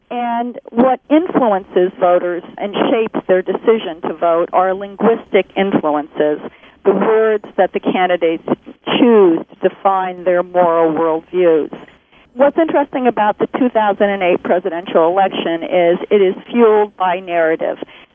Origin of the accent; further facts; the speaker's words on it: Mystic, Connecticut, United States; Let's see, I grew up in the Mystic, Connecticut area, so I'm, you know, long-time Connecticut resident, and I actually go back during the summers and over the December break.